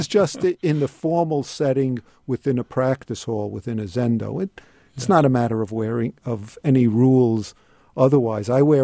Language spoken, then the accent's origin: English; New York City, New York, United States; In New York City.